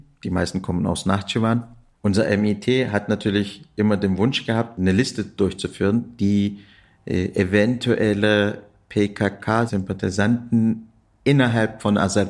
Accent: Turkey; also born or lived in Kassel; Ich bin in Kassel, in Hessen geboren. Bin aber dann in der Türkei zur Schule gegangen, zur Uni

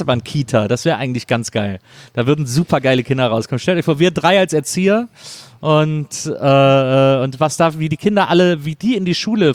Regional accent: Bonn, North Rhine-Westphalia, Germany; born there; Aus Bonn, meine Geburtsstadt.

